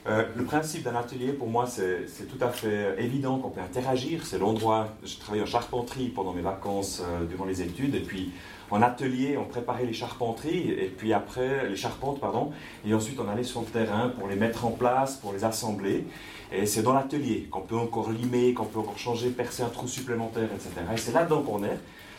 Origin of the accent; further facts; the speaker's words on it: Switzerland; Au niveau de l'enfance, j'ai vécu dans le contexte de mon village, en tant que Suisse allemand